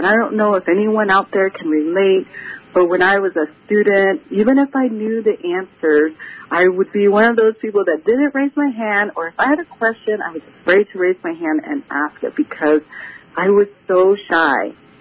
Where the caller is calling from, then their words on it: Idaho, United States; I'm from North Idaho.